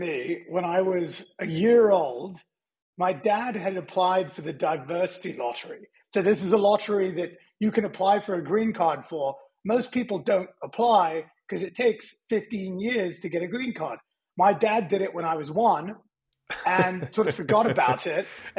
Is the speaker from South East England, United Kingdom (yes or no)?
no; Hillingdon, London, United Kingdom; so I grew up in a very boring part of North London called Hillingdon.